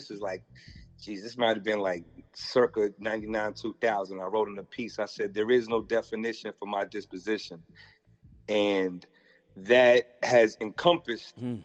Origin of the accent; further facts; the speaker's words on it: New York City, New York, United States; now in Atlanta, United States; I'm originally from the Bronx, New York, and I moved down to Atlanta about 4 years ago.